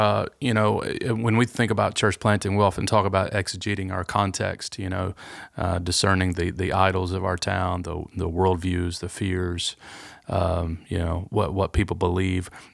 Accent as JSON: {"language": "English", "region": "Kentucky", "country": "United States", "tie": "born or raised there", "also_born_or_lived": "Detroit", "said": "I was born in Detroit, but grew up in Eastern Kentucky."}